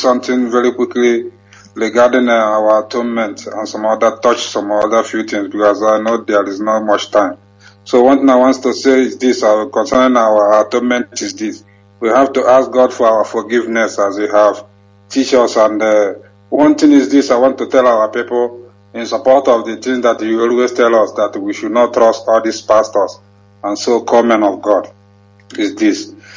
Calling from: Pakistan; Hello, Barata. … I'm calling from Pakistan.

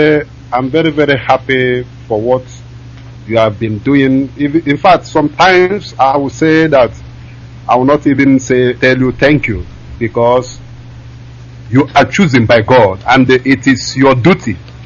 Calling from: Kyiv, Ukraine; I'm calling from Kyiv, Ukraine.

